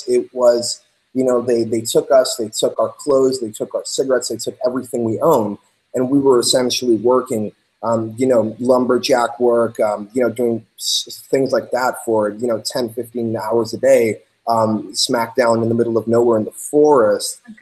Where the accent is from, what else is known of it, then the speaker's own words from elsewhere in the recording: Greece; I'm from Greece